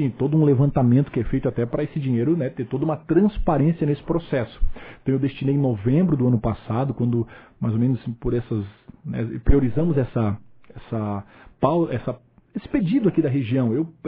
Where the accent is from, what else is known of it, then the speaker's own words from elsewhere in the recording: Laguna, Santa Catarina, Brazil; also born or lived in Criciúma; eu sou de Laguna, né? Nasci em Criciúma, mas morei em Laguna a vida inteira.